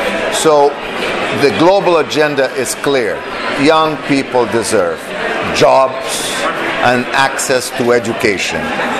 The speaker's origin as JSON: {"language": "English", "country": "Brazil", "second_language": "English", "said": "I'm from Brazil."}